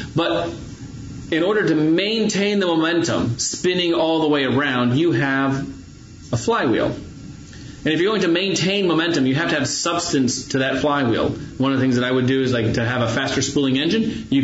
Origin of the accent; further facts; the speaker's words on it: Ohio, United States; I've had times when I was growing up in Northeast Ohio, we had snow.